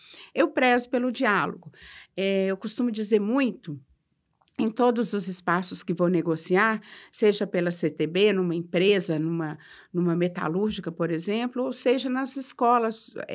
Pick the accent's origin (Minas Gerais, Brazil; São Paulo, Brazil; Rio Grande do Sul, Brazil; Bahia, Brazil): Minas Gerais, Brazil; Divinópolis; sou natural de Divinópolis, tenho dois filhos, né?